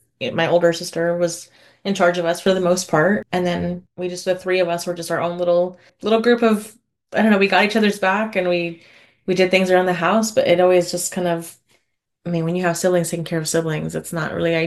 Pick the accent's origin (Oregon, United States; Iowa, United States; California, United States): Oregon, United States; also born or lived in Florida; A lot of my childhood was spent here in Oregon, but the first like maybe 8 years was in Florida.